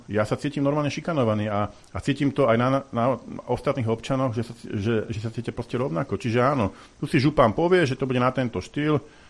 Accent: Bratislava, Bratislava Region, Slovakia; lebo ja som odtiaľto Bratislavčan

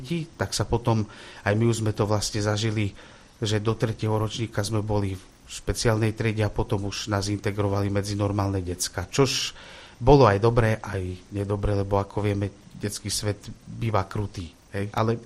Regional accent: Košice, Košice Region, Slovakia; my pochádzame z Košíc s brachom

